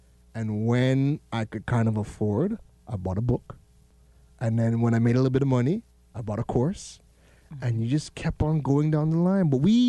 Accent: Canada; moved away as an adult; now in Trinidad and Tobago; So growing up in Canada and coming to Trinidad as a whole adult, almost 30, you know, I don't know nothing about no bush.

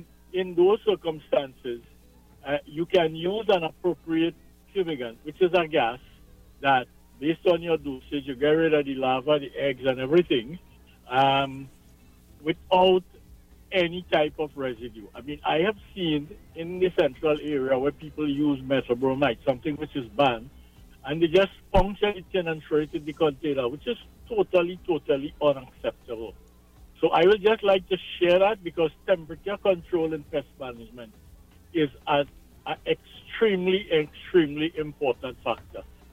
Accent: Trinidad & Tobago; I am from the Montserrat Hills in central Trinidad, where we have maybe one of the best flavored cocoa in the world.

